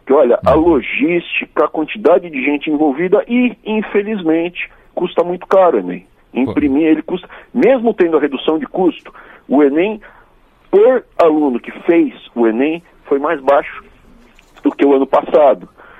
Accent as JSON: {"language": "Portuguese", "region": "São Paulo", "country": "Brazil", "lives_now": "Brasília, Brazil", "said": "eu sou de São Paulo, né? Mas estando aqui em Brasília"}